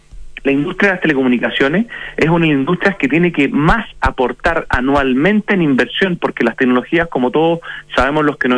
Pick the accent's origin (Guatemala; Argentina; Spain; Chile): Chile; nosotros como chilenos